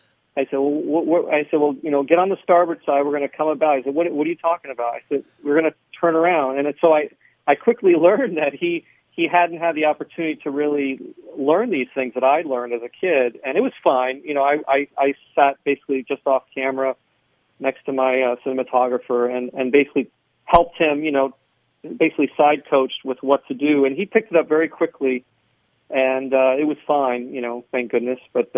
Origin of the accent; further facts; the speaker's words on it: Hollywood, Florida, United States; now in Los Angeles, United States; I grew up in Hollywood, Florida. I went to film school at Florida State University.